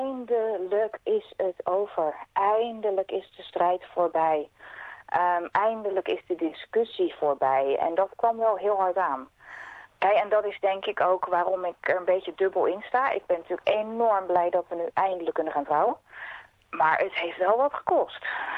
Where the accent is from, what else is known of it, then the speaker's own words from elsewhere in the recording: Netherlands; En zeker als Nederlander kwamen sommige dingen bij mij hard aan.